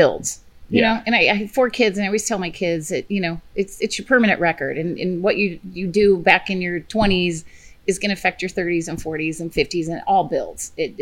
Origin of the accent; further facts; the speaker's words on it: Iowa, United States; and I'm from Iowa, and my parents had picnics and block parties and pig roasts and whatnot.